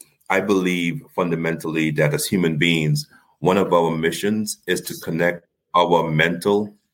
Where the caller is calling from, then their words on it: Pompano Beach, Florida, United States; Pompano Beach, Florida.